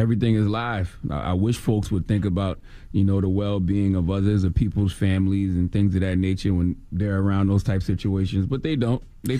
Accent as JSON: {"language": "English", "town": "Moss Corner", "region": "South Carolina", "country": "United States", "said": "Because I'm from South Carolina, of course, Moss Corner, South Carolina. And growing up, the Braves games used to always play on TBS and TNT."}